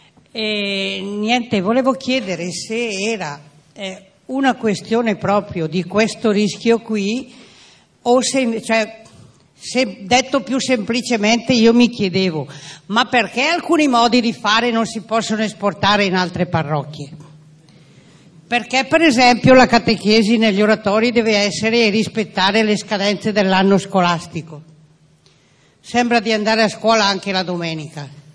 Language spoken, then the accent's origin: Italian; Alzano, Lombardy, Italy; Io vengo da Alzano